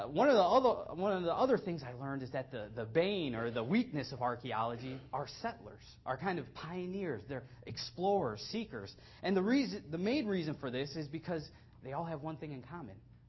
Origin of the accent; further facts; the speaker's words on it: Chicago, Illinois, United States; I'm from Chicago, Illinois, and where I got my bachelor's degree was in the western part of Illinois.